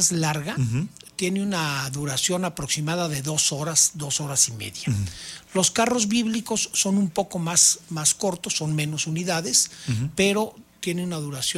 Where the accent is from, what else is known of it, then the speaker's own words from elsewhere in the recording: Querétaro, Mexico; Es una tradición en Querétaro, la verdad es que vale la pena, tanto quienes somos queretanos